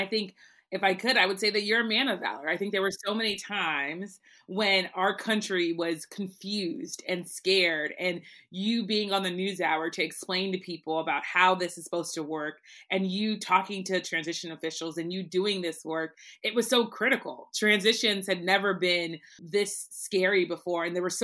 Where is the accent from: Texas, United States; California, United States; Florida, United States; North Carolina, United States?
Florida, United States; Miami; I'm from Miami, Florida, and my dream job was to be a cops reporter for the Miami Herald.